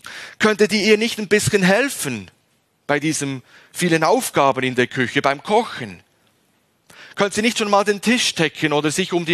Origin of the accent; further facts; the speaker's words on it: Switzerland; das habe ich als Schweizer einfach irgendwie mitgekriegt